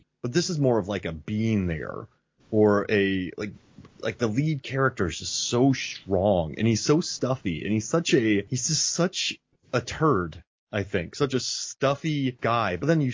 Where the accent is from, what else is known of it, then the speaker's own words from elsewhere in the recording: Florida, United States; And also I grew up in Florida, so I had to research palm trees in Scotland.